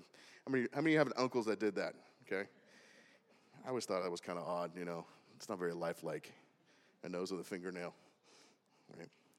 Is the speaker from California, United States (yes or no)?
yes; California, United States; I grew up in Southern California, so she used to take me to the store called House of Fabrics.